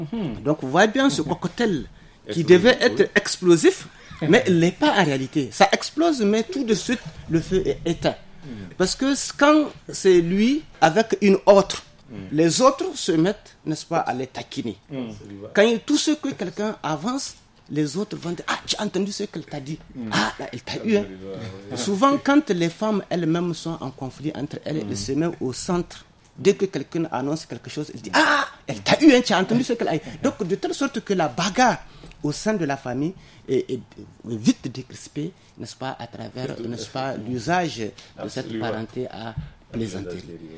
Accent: Niger; Il a su que nous sommes des Nigériens.

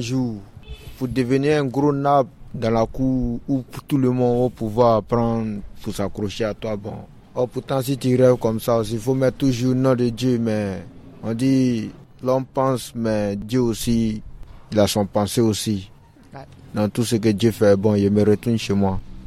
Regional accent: Mali; now in Agadez, Niger; Je viens du Mali.

